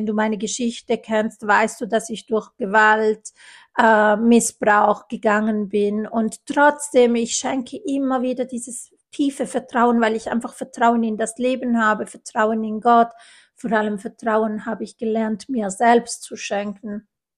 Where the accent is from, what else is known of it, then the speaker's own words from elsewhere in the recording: Italy; ich bin ja Italienerin